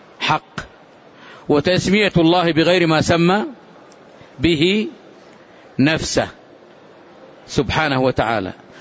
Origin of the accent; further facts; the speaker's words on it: Medina, Medina Province, Saudi Arabia; عندنا في لهجتنا في المدينة يقولون يا هو إذا أرادوا يتهكموا بالشخص